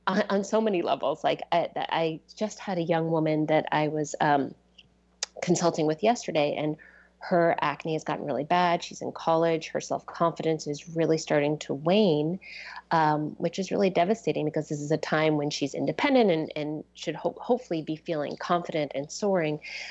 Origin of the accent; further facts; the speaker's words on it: East Coast, United States; I mean, I grew up on the East Coast.